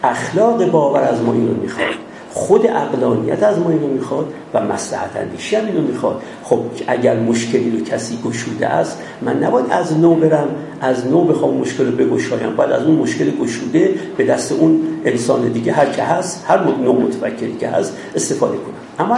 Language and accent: Persian; Iran; born there; من در ایران به دنیا اومدم